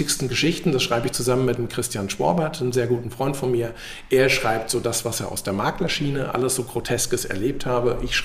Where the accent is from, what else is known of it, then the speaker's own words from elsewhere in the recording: Wiesbaden, Hesse, Germany; Also wir sind in Leipzig, ihr seid aus Gera hergekommen, ich bin aus Wiesbaden hier.